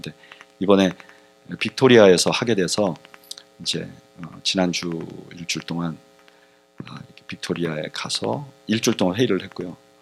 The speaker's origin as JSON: {"language": "Korean", "country": "South Korea", "moved": "yes", "lives_now": "United States", "said": "저희는 그 이민 와 있는 사람들입니다. 원래 태어나기는 한국에서 태어났던가 아니면 부모님이 한국 사람이고 그런데 이제 미국이라는 땅에 뭐 기회를 찾아왔던 여러 가지 이유로 이제 미국에 와서 살고 있잖아요."}